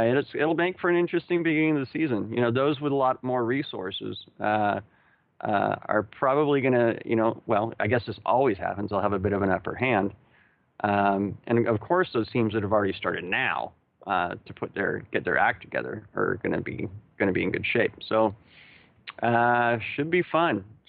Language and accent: English; United States; And, you know, as an American, I think it'd be pretty badass to have an all-Texas team.